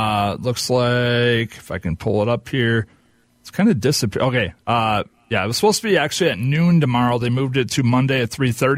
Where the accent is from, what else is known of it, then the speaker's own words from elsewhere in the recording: Oklahoma, United States; I'm a Baker Mayfield fan because I'm from Oklahoma.